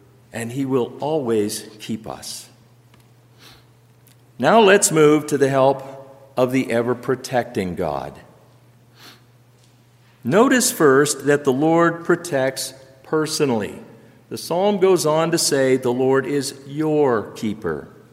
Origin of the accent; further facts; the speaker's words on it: Phoenix, Arizona, United States; born there; Brothers and sisters, I was born in Phoenix, Arizona in the middle of July. I know something about heat in the desert.